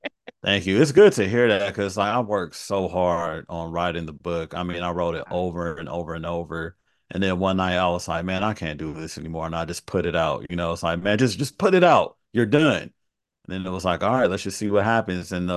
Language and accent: English; Carson, California, United States; also born or lived in South Central; But I grew up in South Bay area called Carson, which is like a mile from Compton. So I would just say I grew up in the inner city.